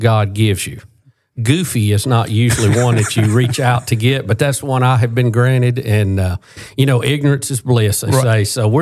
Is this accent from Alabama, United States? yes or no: yes; Jacksonville, Alabama, United States; I went to high school. I grew up in Jacksonville.